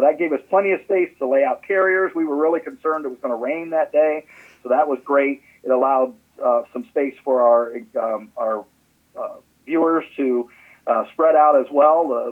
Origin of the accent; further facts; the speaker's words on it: Kansas, United States; I'd been involved in 4-H back in where I grew up in Wyandotte County, and was on the fair board and stuff there.